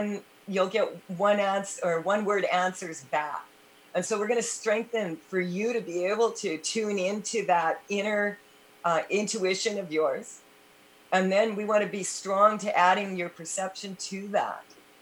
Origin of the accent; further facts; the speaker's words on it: Canada; probably because I'm Canadian, I was apologizing up to 26 times a day.